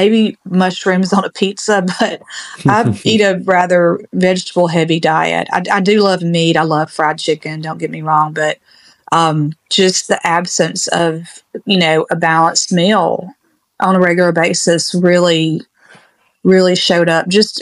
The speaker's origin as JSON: {"language": "English", "region": "Mississippi", "country": "United States", "said": "And I'm from Mississippi originally, and I love gas station food. I don't know if anyone else really knows the South and how you can get some really good food in a gas station"}